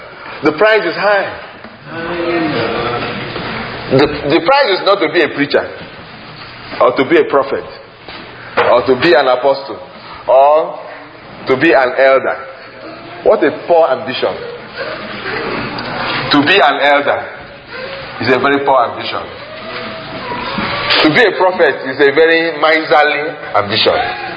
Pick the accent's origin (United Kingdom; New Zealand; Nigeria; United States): Nigeria; born there; I'm from Zion. I was born in Nigeria. Then I am from Zion.